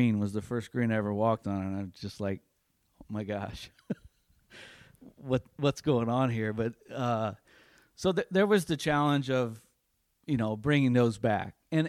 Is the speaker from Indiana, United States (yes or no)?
yes; North Judson, Indiana, United States; I started at a grow-in, actually, at a course in my hometown in North Judson.